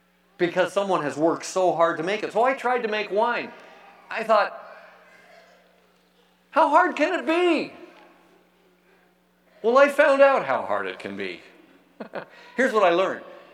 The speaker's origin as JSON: {"language": "English", "region": "California", "country": "United States", "said": "Okay, we're from California. The Golden State."}